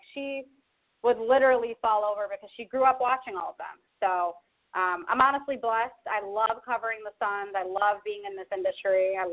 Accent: Chicago, Illinois, United States; Well, growing up in Chicago in the 90s, you know, watching Michael Jordan, Scottie Pippen, Dennis Rodman, Steve Kerr, Ron Harper, all those guys, I grew up with that.

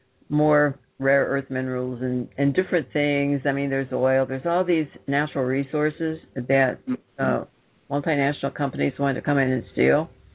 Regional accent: United States; there's wonderful people in this country.

